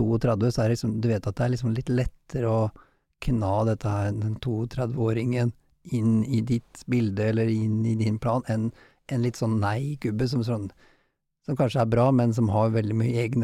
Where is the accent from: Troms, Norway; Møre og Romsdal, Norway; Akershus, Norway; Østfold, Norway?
Østfold, Norway; Halden; now in Oslo, Norway; da jeg kom fra Halden, og så flyttet jeg til Oslo, begynte å jobbe mer